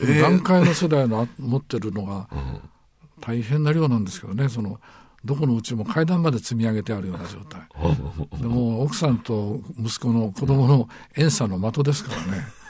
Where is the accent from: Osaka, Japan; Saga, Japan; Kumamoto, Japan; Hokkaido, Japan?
Osaka, Japan; 大阪の田舎の方です。